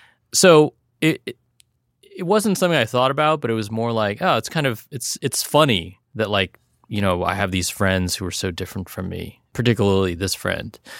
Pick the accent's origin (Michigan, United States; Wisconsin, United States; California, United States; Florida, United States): California, United States; And so for me, even growing up in the South Bay, I would always look at Japanese Americans